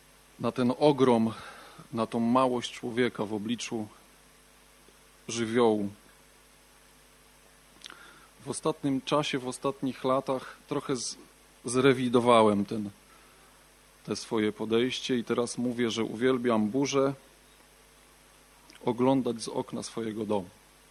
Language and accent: Polish; Ciechanów, Masovian Voivodeship, Poland; jestem z Ciechanowa.